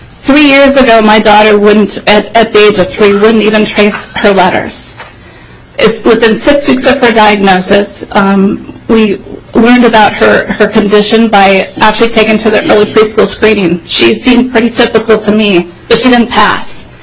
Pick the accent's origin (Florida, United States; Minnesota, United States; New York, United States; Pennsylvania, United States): Minnesota, United States; I'm a Minnesotan.